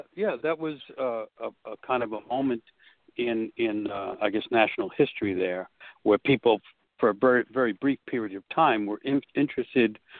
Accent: New York City, New York, United States; I grew up in New York City. I was about 13 and a half years old.

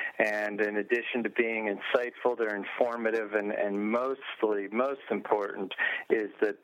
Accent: Los Angeles, California, United States; I'm one of nine kids. I was born in South Central, like you said, raised there.

